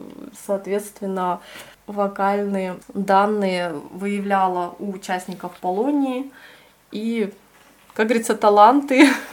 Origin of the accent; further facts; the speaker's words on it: Abakan, Khakassia, Russia; я из Абакана.